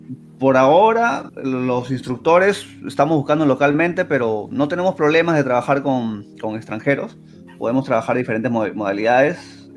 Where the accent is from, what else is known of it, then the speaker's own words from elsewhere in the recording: Peru; como soy yo de Perú